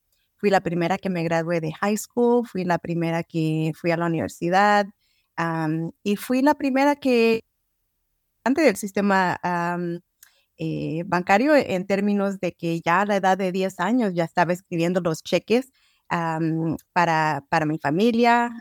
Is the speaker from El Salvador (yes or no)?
yes; El Salvador; yo no tuve la oportunidad de ir a la escuela en mi país, que soy originalmente salvadoreña, pero sí he tratado de mantener el idioma